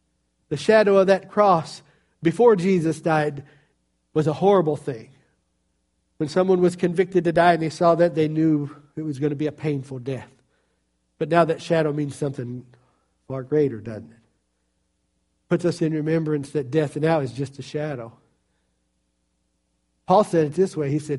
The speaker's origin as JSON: {"language": "English", "region": "Virginia", "country": "United States", "tie": "born or raised there", "said": "When I grew up in Virginia, a rod and a staff meant you're going to get a whooping."}